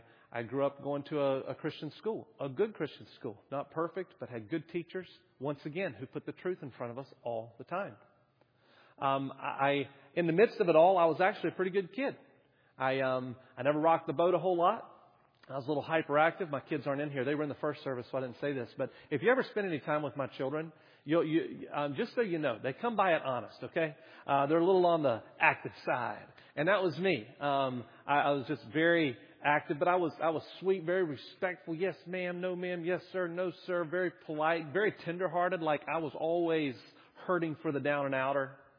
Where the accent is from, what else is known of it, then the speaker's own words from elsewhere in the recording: North Carolina, United States; also born or lived in Tennessee; I was born in Tennessee, then my family moved to North Carolina, and so I'm a southern boy, and I grew up down south.